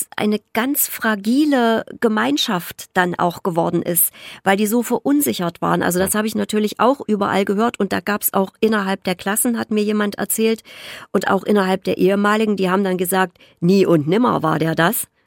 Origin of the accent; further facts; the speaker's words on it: Erfurt, Thuringia, Germany; Olli, du und ich, wir sind Erfurter